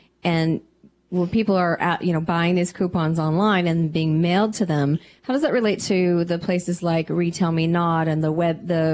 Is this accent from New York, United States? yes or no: no; Oklahoma, United States; now in New England, United States; Nobody really knows that I'm from Oklahoma because I really have tried to change my accent. I don't say y'all or fixin'ta anymore.